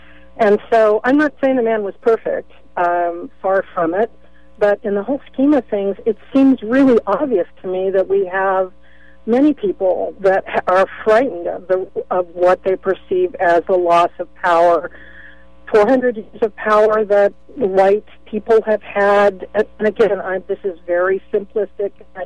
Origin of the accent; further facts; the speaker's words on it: California, United States; Listen, I am a Caucasian woman in my early 60s. I grew up here in the Bay Area